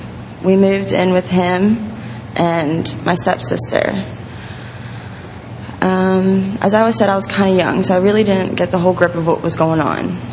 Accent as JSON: {"language": "English", "town": "Philadelphia", "region": "Pennsylvania", "country": "United States", "tie": "born or raised there", "also_born_or_lived": "Brooklyn, New York", "said": "I was born in Brooklyn, New York. Not for very long, though. I don't remember much of it. My parents were having problems, so they wanted to start over and move from their problems or whatever, and we ended up in Philadelphia, Pennsylvania."}